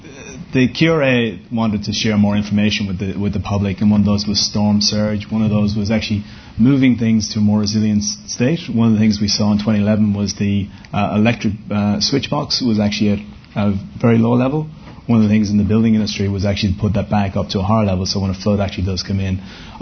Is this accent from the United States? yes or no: no; Ireland; I'd like to answer that, Michael, but I'm an Irishman